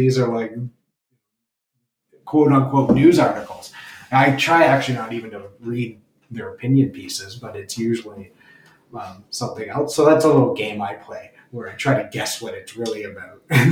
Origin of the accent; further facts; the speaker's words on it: Belleville, Ontario, Canada; I grew up in Belleville, so it was the Belleville Intelligencer.